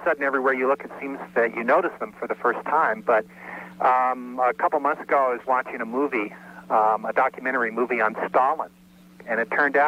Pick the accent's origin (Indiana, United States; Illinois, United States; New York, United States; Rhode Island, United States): Indiana, United States; moved away; Well, actually, I grew up in Indiana.